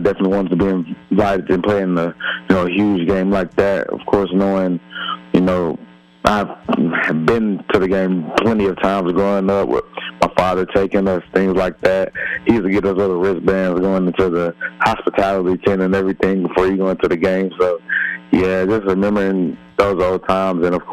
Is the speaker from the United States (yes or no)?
yes; Mobile, Alabama, United States; it's just about being in Mobile, you know, playing in front of, you know, my hometown and my family one more time.